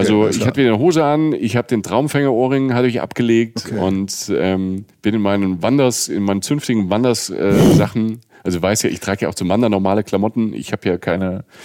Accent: Rhineland-Palatinate, Germany; ich komme ja aus der Südpfalz, da war man öfter mal

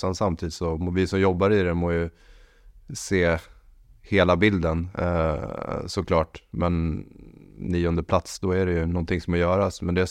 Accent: Sweden; Jag är svensk

